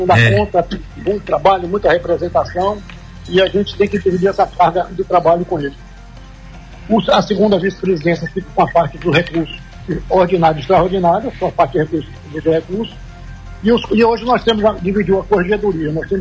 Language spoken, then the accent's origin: Portuguese; Vitória da Conquista, Bahia, Brazil; isso é realmente um orgulho muito grande para quem é de Vitória da Conquista, para quem veio de onde eu vim, de família pobre, que lutou muito na vida.